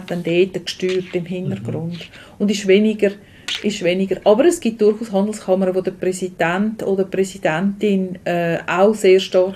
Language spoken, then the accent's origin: German; Switzerland; Das ist in der Stadt bei uns in der Schweiz